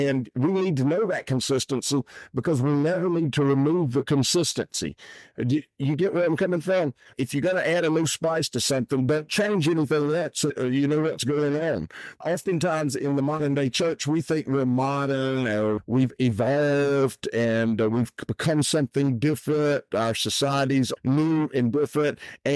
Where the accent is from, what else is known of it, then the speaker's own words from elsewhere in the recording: Alabama, United States; and I use cornbread because I'm from Alabama, and there's a certain way to make it.